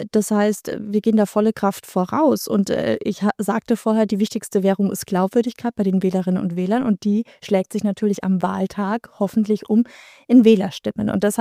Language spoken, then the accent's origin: German; Bavaria, Germany; ich komme aus Bayern.